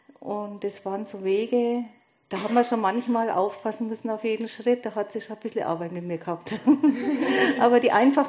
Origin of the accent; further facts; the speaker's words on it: Litzendorf, Bavaria, Germany; now in Bamberg, Germany; Also, ich komme eigentlich aus Neisa, das ist ein Ortsteil von Litzendorf.